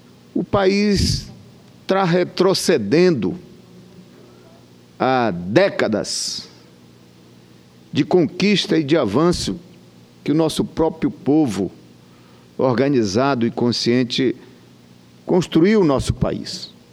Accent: Pará, Brazil; Ainda lá no meu estado, na Ilha do Marajó, bem perto da região metropolitana, próximo de Belém

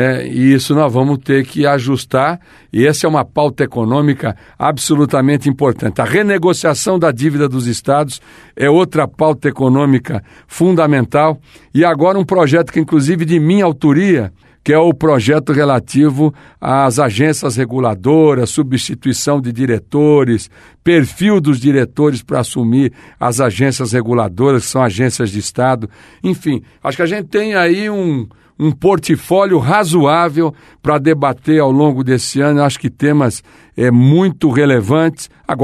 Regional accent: Corumbá, Mato Grosso do Sul, Brazil; born there; é pantaneiro também, como eu sou. Eu sou nascido em Corumbá, é a capital do Pantanal, a gente tem um orgulho muito grande disso.

